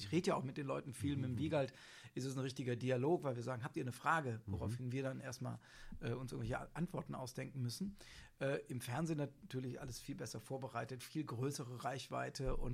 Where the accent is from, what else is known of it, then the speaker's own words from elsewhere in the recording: Rhineland-Palatinate, Germany; born there; Ich bin in der Pfalz geboren. Mein Vater ist Pfälzer und meine gesamte Familie, also der Große, lebt noch in der Pfalz.